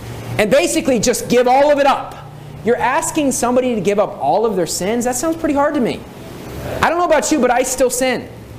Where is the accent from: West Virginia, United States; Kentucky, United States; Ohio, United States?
West Virginia, United States; because I grew up in West Virginia, and it's called the Mountain State.